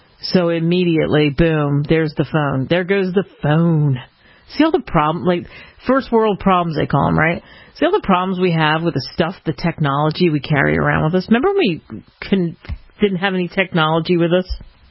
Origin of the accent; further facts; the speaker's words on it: Maryland, United States; I grew up in Maryland.